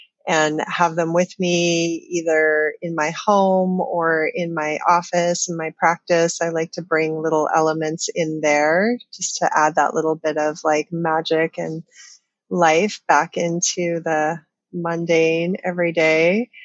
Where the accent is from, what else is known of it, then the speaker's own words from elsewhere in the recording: Canada; now in Hawaii, United States; I grew up in a seasonal place. I grew up in Canada. So I have that embedded in me. Like I feel the seasons deeply.